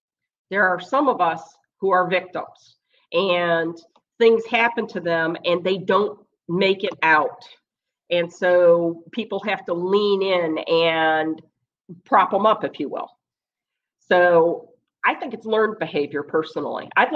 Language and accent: English; Michigan, United States; now in Texas, United States; Now, those of you who know me know I'm from Michigan, but I'm not living in Michigan. I'm living in Texas.